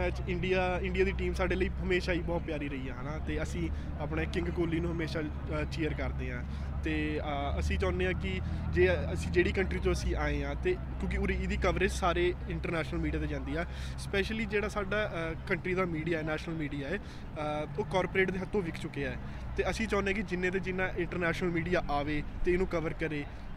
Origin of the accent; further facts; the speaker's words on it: Mohali, Punjab, India; ਸੋ ਇਹ ਬਹੁਤ, ਮੈਂ ਮੋਹਾਲੀ ਤੋਂ ਆਉਂਦਾ, ਹੈ ਨਾ।